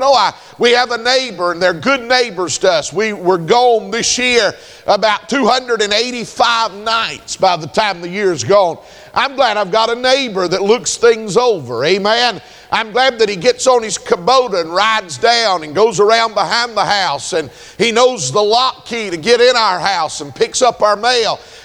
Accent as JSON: {"language": "English", "town": "Gainesville", "region": "Georgia", "country": "United States", "tie": "born or raised there", "said": "When I grew up in Gainesville, Georgia, and they still do it."}